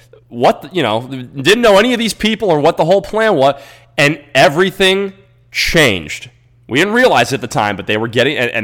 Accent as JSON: {"language": "English", "region": "Florida", "country": "United States", "tie": "born or raised there", "said": "This is my hometown."}